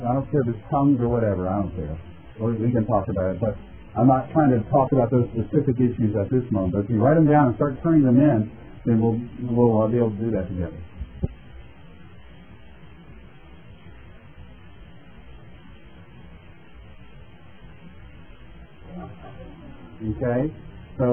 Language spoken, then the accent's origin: English; Roanoke, Virginia, United States; I say, Roanoke, Virginia. I spent most of my life in Roanoke, not quite half of my life now, in Roanoke, Virginia.